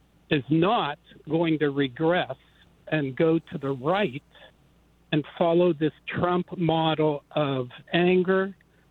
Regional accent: Pittsburgh, Pennsylvania, United States; the city of Pittsburgh, my hometown where the assassination attempt happened

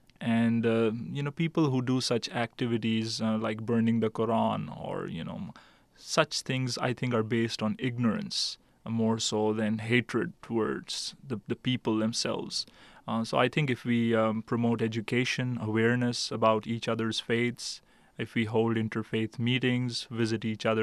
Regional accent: Morgantown, West Virginia, United States; It's a student community, and that's where I grew up in Morgantown.

